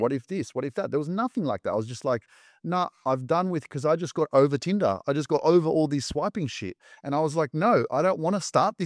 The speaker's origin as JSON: {"language": "English", "country": "Australia", "tie": "born or raised there", "said": "that's how I was raised in Australia, you know, around my parents, obviously, but my family and, you know, always family coming from Poland to Australia, visiting us. And, you know, we had this connection with Poland."}